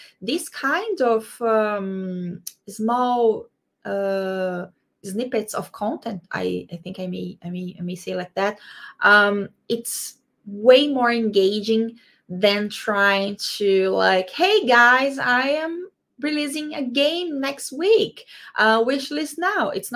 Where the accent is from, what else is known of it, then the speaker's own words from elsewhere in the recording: Brazil; English is a second language; As I said, I am from Brazil. And in Brazil, Reddit is not that popular.